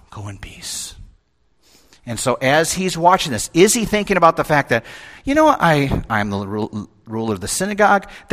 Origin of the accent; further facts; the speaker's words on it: Chicago, Illinois, United States; And so I'm this little kid growing up in Chicago